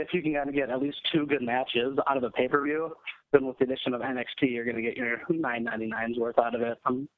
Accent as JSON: {"language": "English", "town": "Duluth", "region": "Minnesota", "country": "United States", "said": "I'm from Duluth, Minnesota."}